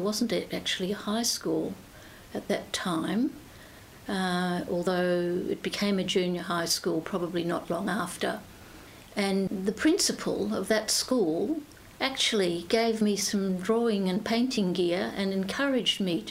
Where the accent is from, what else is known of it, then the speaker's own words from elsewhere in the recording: Bridgetown, Western Australia, Australia; born there; we were about fifth generation Australians, and I was born in Bridgetown, and I'm now 75 years old